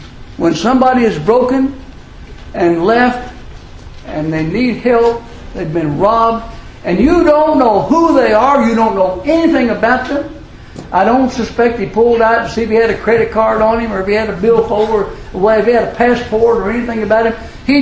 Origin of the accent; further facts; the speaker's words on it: Louisville, Kentucky, United States; I grew up in Louisville, Kentucky, and I've been prejudiced my whole life.